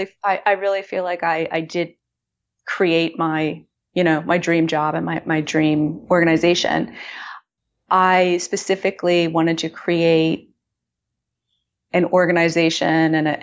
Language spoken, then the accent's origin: English; Austin, Texas, United States; when I moved back to my hometown of Austin.